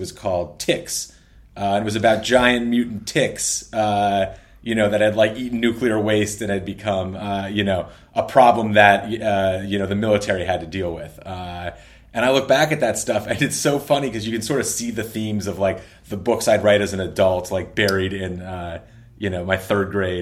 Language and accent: English; Mount Vernon, Ohio, United States; certainly New Canaan was influenced by growing up in Mount Vernon